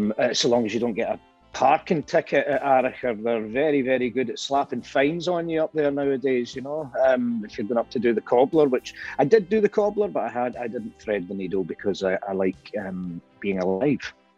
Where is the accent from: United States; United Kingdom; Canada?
United Kingdom; Govan, Scotland; Or I might even, seeing as I'm from Govan, I might call it the Walking Ned.